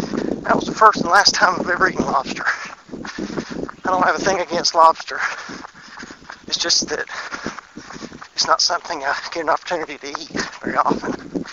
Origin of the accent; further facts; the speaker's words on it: Rose Hill, North Carolina, United States; born there; now in Thomasville, United States; I was born in Rose Hill, which is actually a hill on 117, Highway 117, and you can see it as you approach it